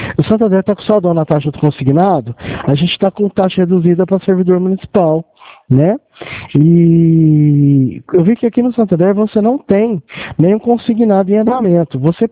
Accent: Franca, São Paulo, Brazil; eu sou daqui de Franca, né?

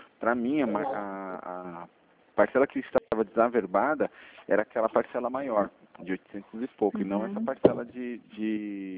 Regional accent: Brazil; eu não vou desistir, eu sou brasileiro. Desisto nunca.

